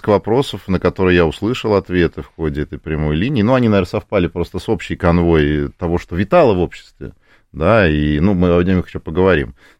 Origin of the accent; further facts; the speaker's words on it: Moscow, Russia; я москвич, живу в доме, в многоквартирном доме